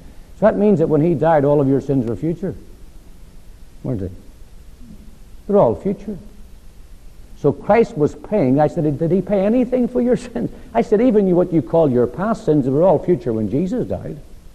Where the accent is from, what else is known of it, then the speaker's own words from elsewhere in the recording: Ireland; I'm an Irishman